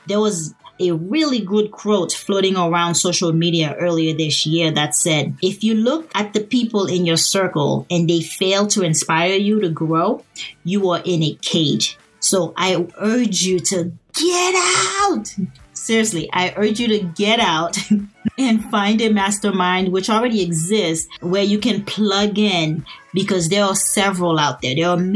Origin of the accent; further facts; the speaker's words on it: New York, United States; accent: New York; So you can forget about all those gen eds, as my New York accent would allow me to do.